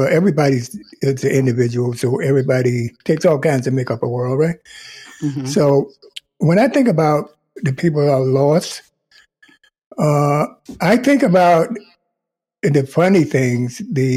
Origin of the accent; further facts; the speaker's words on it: North Carolina, United States; growing up in North Carolina, the meals that, you know, that she would put out for us.